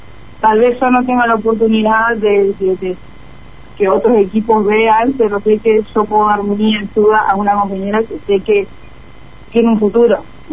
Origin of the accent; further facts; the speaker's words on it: Crespo, Entre Ríos, Argentina; Soy de Crespo Entre Ríos y tengo 23 años.